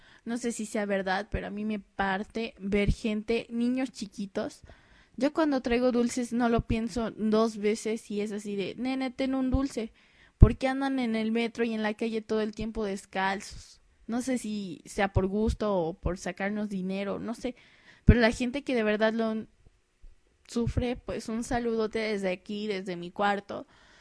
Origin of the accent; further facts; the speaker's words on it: Mexico; los únicos que no estamos saliendo de la crisis en el mundo somos los mexicanos